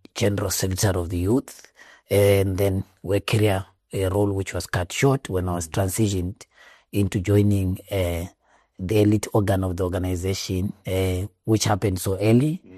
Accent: Bulawayo, Zimbabwe; So I was born in Chabalala, in Bulawayo. I went to school there in Mahlabezulu Primary School, and then went to Glock High School in the farm school.

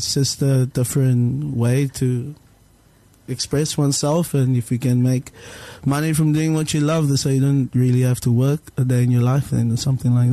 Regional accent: South Africa; me being South African, and I really love this country a lot.

